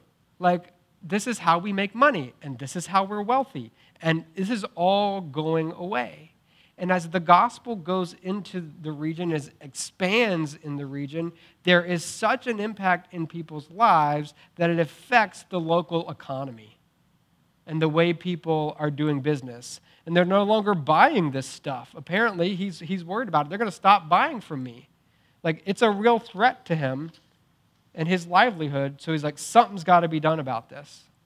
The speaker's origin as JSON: {"language": "English", "town": "Staunton", "region": "Virginia", "country": "United States", "said": "But it was in Stanton, right? I'm a Stantonian, or I'm a Virginian, or I'm an American, right?"}